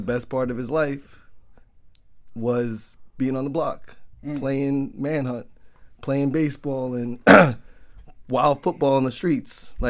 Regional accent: Brooklyn, New York, United States; I've known him since 3 years old. We grew up in Canarsie together.

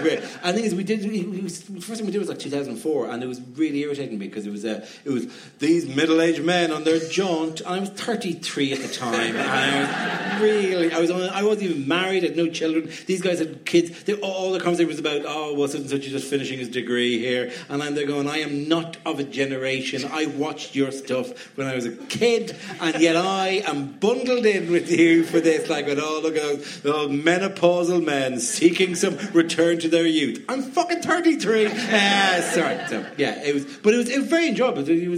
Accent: Ireland; I'm Irish. I'm in the Viking nation.

